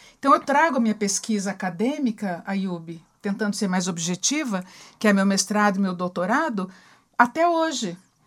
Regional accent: Lebanon; Sou libanesa, mas não cobro.

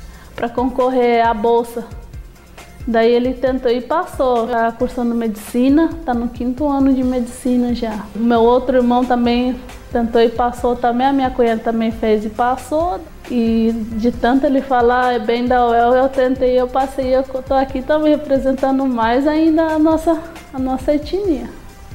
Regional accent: Guaíra, Paraná, Brazil; also born or lived in Mato Grosso do Sul; Nasci em Mato Grosso do Sul, na aldeia Porto Lindo. Morei lá até os 3 anos de idade. Depois eu vim para Guaíra retomar a nossa aldeia, que antes já era nossa.

